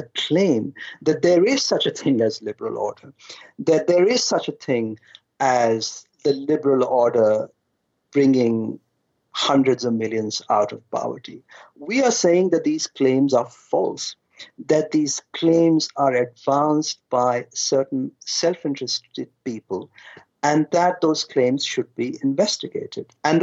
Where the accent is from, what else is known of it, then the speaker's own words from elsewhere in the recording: India; I grew up in India in small towns